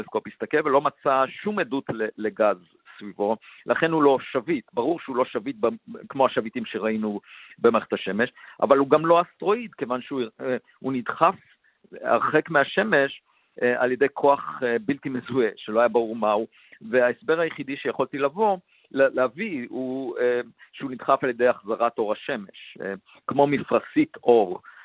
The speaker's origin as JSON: {"language": "Hebrew", "town": "Beit Hanan", "region": "Central District", "country": "Israel", "tie": "born there", "said": "אני נולדתי במושב בית חנן, הייתי קשור מאוד לטבע"}